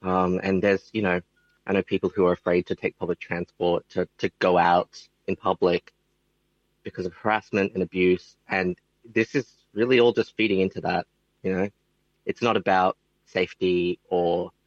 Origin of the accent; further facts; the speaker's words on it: Brisbane, Queensland, Australia; I'm from Maganjin in Queensland, also known as Brisbane.